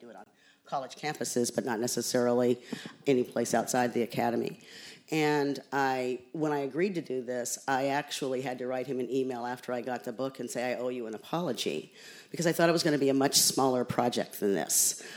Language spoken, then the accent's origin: English; Tacoma, Washington, United States; Growing up in Tacoma, Washington, I wasn't the kind of person that ever was exposed to a single solitary bit of information about Black writers.